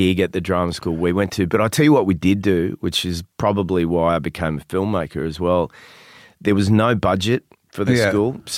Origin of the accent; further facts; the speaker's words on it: Australia; accent: Australian; trying to get rid of my Australian accent